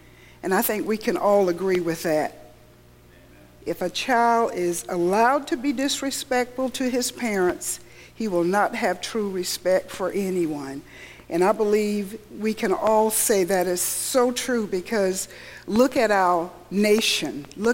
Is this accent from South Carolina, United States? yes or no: yes; South Carolina, United States; I grew up in the South. South Carolina is where I was actually born and raised.